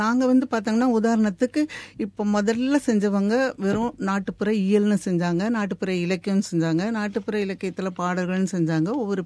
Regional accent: Tiruppur, Tamil Nadu, India; நான் பிறந்து வளர்ந்ததெல்லாம் பாத்தீங்கன்னா கொங்கு நாடு, கோவை மாவட்டத்தில் திருப்பூர்ல தான் நான் பிறந்து வளர்ந்தேன். அப்போ திருப்பூர் வந்து பெரிய ஊராக இப்போ ஆயிருக்கலாம், நான் பிறந்து வளர்ந்தபோது ஒரு சின்ன ஊராக இருந்தது.

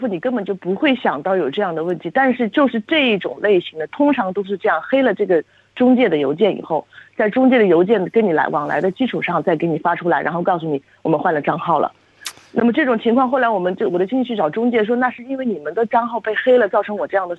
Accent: Australia; 因为咱们澳洲人很多是大家庭

